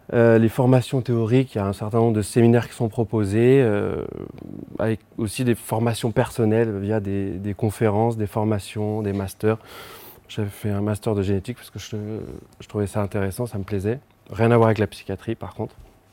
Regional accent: Paris, Île-de-France, France; moi, je viens de Paris, je fais mes premières années de fac de médecine à Paris 5 Descartes.

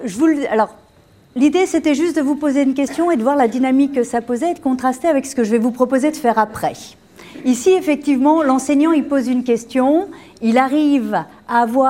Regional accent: France; Je suis française à la base, hein, mais petit lavage de cerveau en passage.

